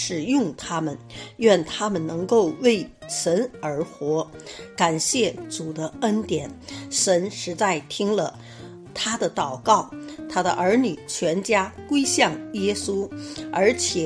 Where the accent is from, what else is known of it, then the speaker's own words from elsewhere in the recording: Tianjin, China; 大家好，我是天津的